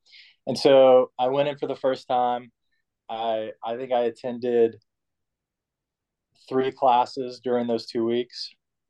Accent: Lake Charles, Louisiana, United States; But I grew up in Louisiana in a small town called Lake Charles. And I grew up in a Southern Baptist church

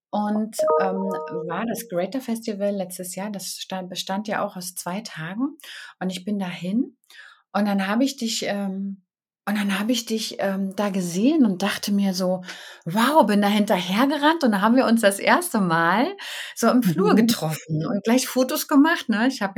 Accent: East Germany, Germany; also born or lived in Munich; now in Bonn, Germany; Ich bin im Osten Deutschlands groß geworden, geboren, habe lange in München gelebt und bin jetzt schon seit über 21 Jahren hier in der Nähe von Bonn

